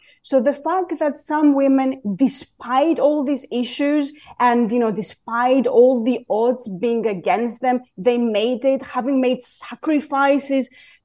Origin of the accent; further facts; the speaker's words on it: Athens, Attica, Greece; accent: Greek; English is a second language; I'm originally from Greece, from Athens, in case, you know, anyone could not tell by my Greek accent.